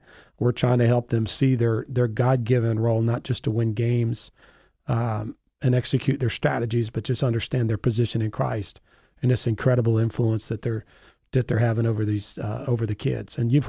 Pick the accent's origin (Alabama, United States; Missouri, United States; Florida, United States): Florida, United States; looking for sports as a way out, like myself, you know, growing up in South Florida.